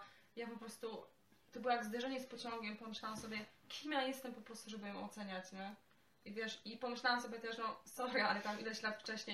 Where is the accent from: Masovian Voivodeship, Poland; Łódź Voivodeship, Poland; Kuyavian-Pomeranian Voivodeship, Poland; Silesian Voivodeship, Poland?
Silesian Voivodeship, Poland; ja jestem ze Śląska